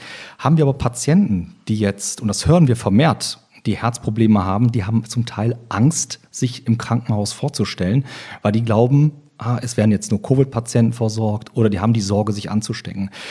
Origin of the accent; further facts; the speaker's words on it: Oberhausen, North Rhine-Westphalia, Germany; also born or lived in Cologne / Düsseldorf; ich bin 46 Jahre alt, bin geboren in Köln, aufgewachsen in Oberhausen, also ein Kind des Ruhrgebietes und in Düsseldorf.